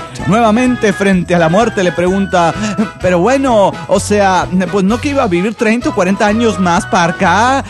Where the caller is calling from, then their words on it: Juliaca, Puno, Peru; Soy el bohemio de Juliaca, Perú